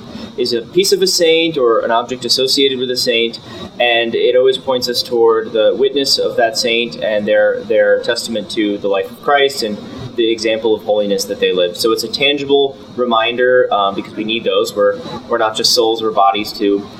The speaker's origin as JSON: {"language": "English", "region": "Iowa", "country": "United States", "said": "So I'm from the great state of Iowa."}